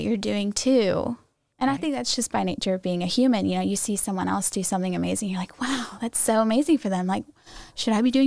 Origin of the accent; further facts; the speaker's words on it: Augusta, Georgia, United States; So I grew up in Augusta, grew up at Reed. And I went to the University of Georgia, studied entertainment.